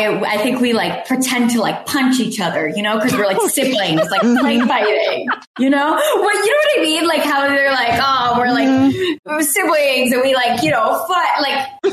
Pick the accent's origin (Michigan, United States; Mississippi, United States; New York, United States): Michigan, United States; Detroit; I'm from Detroit. I'm from Metro Detroit.